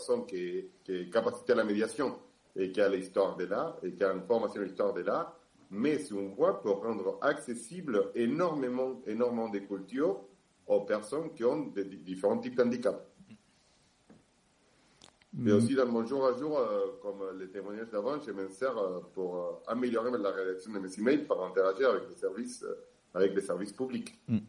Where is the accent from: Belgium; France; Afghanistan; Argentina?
Argentina; first language Spanish; French is a second language; j'ai un petit accent, je viens de l'Argentine